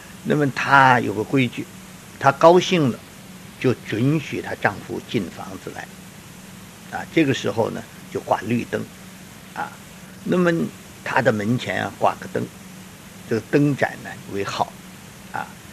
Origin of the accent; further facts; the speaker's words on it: China; 啊，我们中国人都懂得他的故事，叫七子八婿